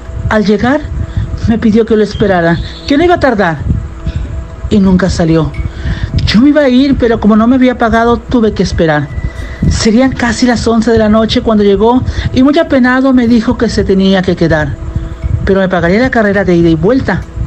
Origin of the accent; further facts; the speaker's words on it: Tamuín, San Luis Potosí, Mexico; Esta es una más de las historias de mi pueblo, Tamuín, San Luis Potosí.